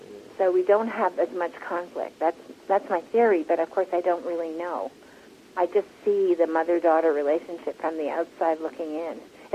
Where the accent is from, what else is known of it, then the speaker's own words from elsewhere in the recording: Montreal, Quebec, Canada; growing up in Montreal in the 60s, I was one of two Asian families at my primary school.